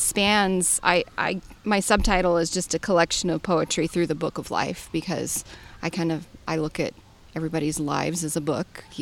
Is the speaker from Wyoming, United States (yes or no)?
yes; Sheridan, Wyoming, United States; also born or lived in Buffalo, United States / Nebraska, United States; I grew up in Sheridan and moved to Buffalo my eighth grade year.